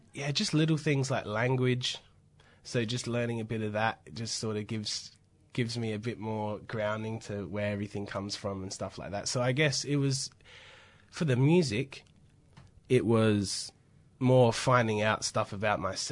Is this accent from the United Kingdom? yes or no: no; Australia; I'm white and I'm Maori and I'm Australian and I'm, you know, got those ties to the homeland.